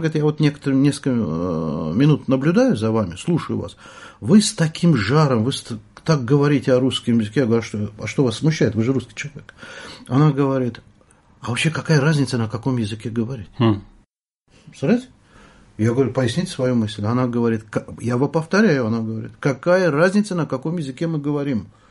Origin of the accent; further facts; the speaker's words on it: Baku, Azerbaijan; moved away as an adult; Во-первых, я родился в Баку. Я в 20 лет уже не был на родине, но в том Баку, в котором я прожил до 40 лет, там жило десятки национальностей, многонациональный, интернациональный город.